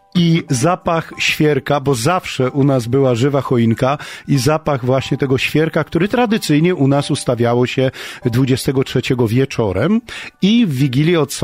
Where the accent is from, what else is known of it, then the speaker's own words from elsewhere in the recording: Lower Silesian Voivodeship, Poland; Ja wychowałem się na niedużej wiosce na Dolnym Śląsku, gdzie były kultywowane tradycje podhalańsko-rzeszowskie, bo stamtąd pochodzą moi rodzice. Pochodzę z takiej bardzo tradycyjnej rodziny.